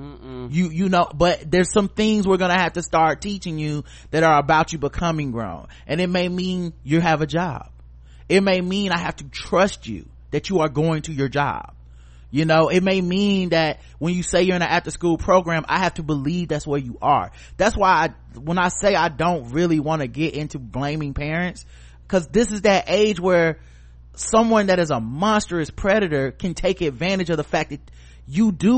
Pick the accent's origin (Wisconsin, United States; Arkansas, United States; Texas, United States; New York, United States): Texas, United States; I grew up in Texas.